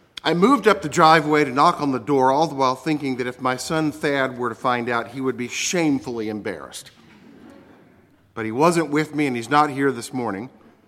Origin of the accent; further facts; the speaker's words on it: Orlando, Florida, United States; I had reason to be down in Orlando, my hometown, on school business. And whenever I get close to the old neighborhood where I grew up in the 60s and 70s, well, I make a point of driving through.